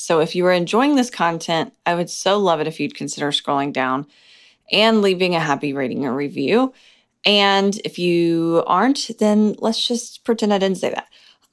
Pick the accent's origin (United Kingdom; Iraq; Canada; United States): United States; Tennessee; I'm from Middle Tennessee, so that'll be fun for me to let you in on that little world of mine.